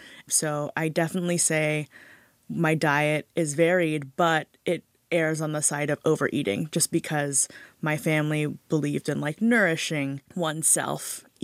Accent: Hawaii, United States; I grew up in Hawaii with a really big immigrant family.

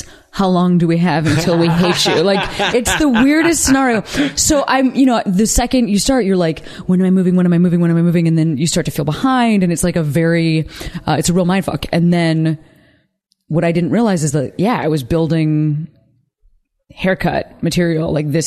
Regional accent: Midwest, United States; because I'm from the Midwest where there is no art entertainment industry.

